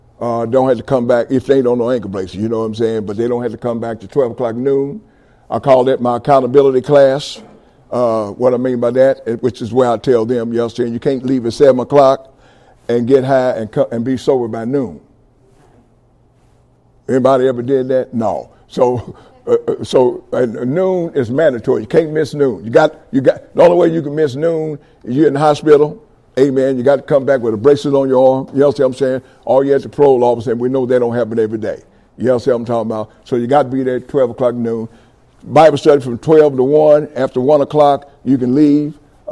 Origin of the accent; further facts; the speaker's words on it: Indianapolis, Indiana, United States; I'm from Indianapolis, Indiana. Anybody know anything about Indianapolis, Indiana?